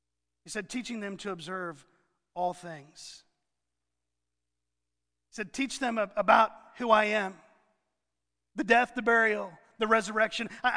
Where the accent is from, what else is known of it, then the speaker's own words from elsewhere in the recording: Avon, Indiana, United States; I thought that number seemed a little high because I grew up in Avon.